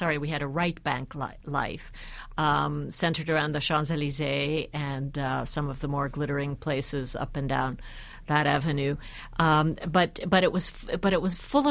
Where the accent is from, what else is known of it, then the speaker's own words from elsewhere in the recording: Budapest, Hungary; moved away; And Paris was Europe, and Paris was only a couple of hours from my hometown of Budapest.